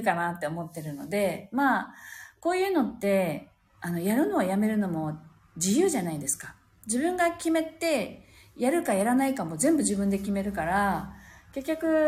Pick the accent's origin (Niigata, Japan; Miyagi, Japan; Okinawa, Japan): Okinawa, Japan; まあ私はここで生まれ育ったので他府県のことは分からなかったんですけれども、